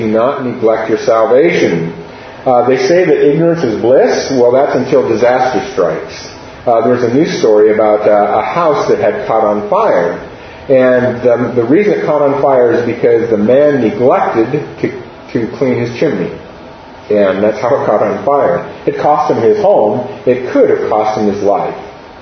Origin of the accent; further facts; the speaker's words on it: Astoria, Oregon, United States; I'm from Astoria, Oregon, and I'm going to use a bunch of illustrations from where I grew up. So this is the mouth of the Columbia River. This is where I grew up.